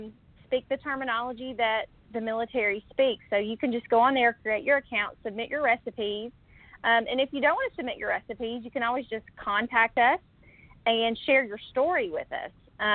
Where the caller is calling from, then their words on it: Franklin, Tennessee, United States; But we're in the middle of a PCS, so I'm calling in from Franklin, Tennessee. We're on our way from Louisiana to North Dakota